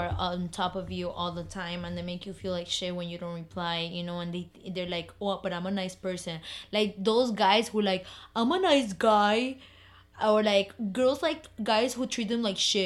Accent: Miami, Florida, United States; because we are from Miami, okay?

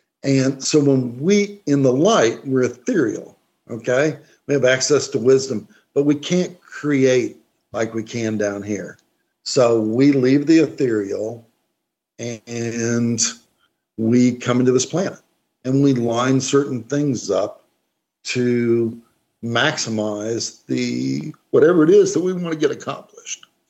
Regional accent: Birmingham, West Midlands, United Kingdom; we're both basically from Birmingham, pretty close.

